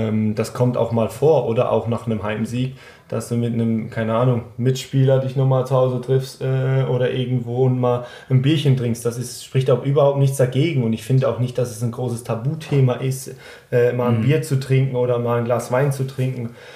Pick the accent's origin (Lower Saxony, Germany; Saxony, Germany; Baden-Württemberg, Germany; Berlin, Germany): Baden-Württemberg, Germany; ich komme aus der Region da, Karlsruhe, Heidelberg.